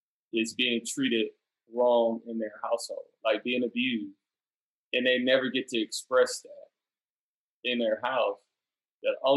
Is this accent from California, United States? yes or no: no; Detroit, Michigan, United States; I grew up in Detroit and it was dangerous and things like that.